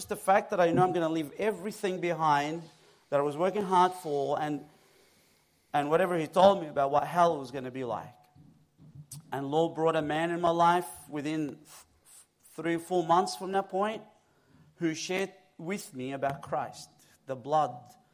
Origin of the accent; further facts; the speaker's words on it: Egypt; moved away; I was born in Egypt. I am Egyptian by blood, by birth. That's one sin I can't repent of. So I was brought up in Egypt, we left as a family, my parents and my siblings. We left at, age of 15, around there, to come to here, to Australia.